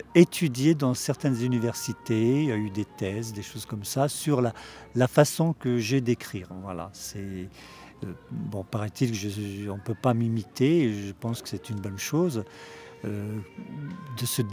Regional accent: Kabylie, Algeria; first language Kabyle; French is a second language; Mais je ne parlais pas le français. J'étais un Kabyle, je parlais le Kabyle comme aujourd'hui, je parle encore le Kabyle.

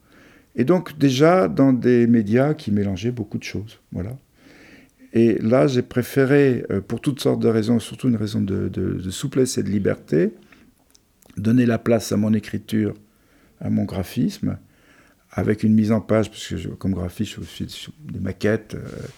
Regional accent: Paris, Île-de-France, France; born there; Je suis né à Paris, je vis ici dans la région depuis 35 années. J'avais un parrain suisse et une marraine espagnole aussi

